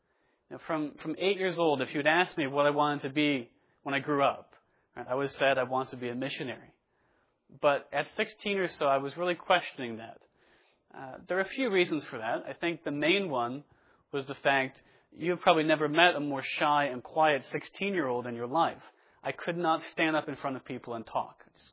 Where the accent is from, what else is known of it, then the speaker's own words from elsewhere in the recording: Connecticut, United States; I grew up in Connecticut, so was very close to Boston, to New York City. I love the big city.